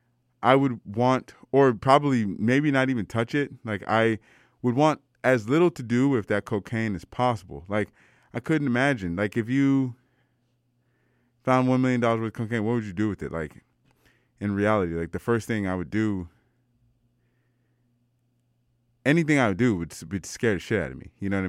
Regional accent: Maryland, United States; Because I grew up in Maryland.

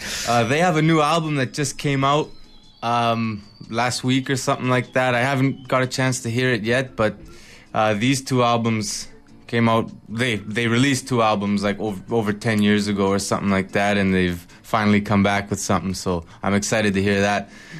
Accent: Athens, Attica, Greece; English is a second language; Yeah, from my hometown in Athens.

